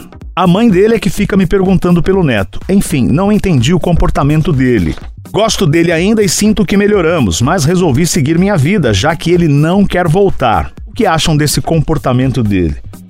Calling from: Goiânia, Goiás, Brazil; não vou me identificar, sou de Goiânia.

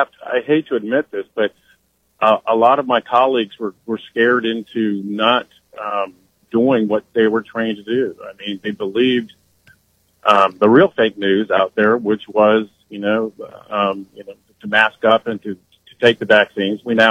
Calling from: Afton, United States; from Afton.

